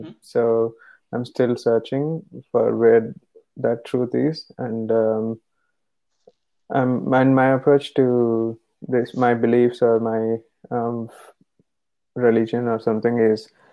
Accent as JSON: {"language": "English", "country": "India", "lives_now": "Tallinn, Estonia", "said": "Hi, I'm an entrepreneur based in Tallinn. I'm originally from India."}